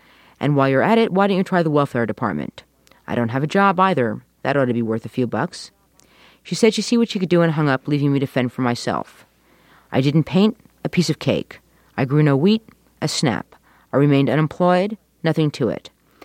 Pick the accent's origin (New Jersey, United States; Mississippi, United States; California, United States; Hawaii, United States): New Jersey, United States; Morristown; I didn't grow up in New York. I grew up in New Jersey. I grew up in a town called Morristown.